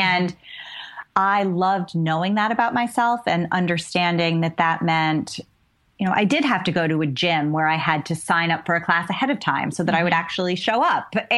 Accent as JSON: {"language": "English", "region": "Rhode Island", "country": "United States", "tie": "born or raised there", "said": "I grew up in Rhode Island, mm-hmm. and I still consider myself a New Englander."}